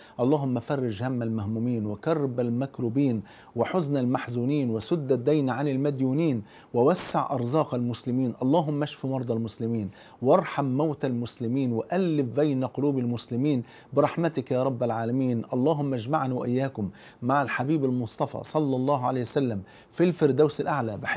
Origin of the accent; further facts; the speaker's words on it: Cairo, Cairo Governorate, Egypt; في وسط البلد عندنا في القاهرة.